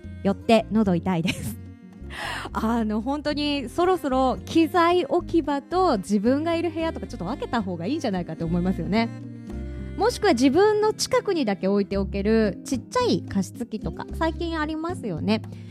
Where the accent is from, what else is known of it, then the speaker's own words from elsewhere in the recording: Ise, Mie, Japan; now in Tokyo, Japan; 雪が降らない地元三重県の伊勢から出てきて初めての冬に本当びっくりしたのが